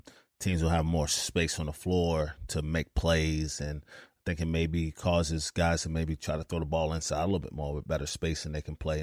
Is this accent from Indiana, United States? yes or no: no; New York City, New York, United States; I grew up in New York City, not a ton of big guys that come through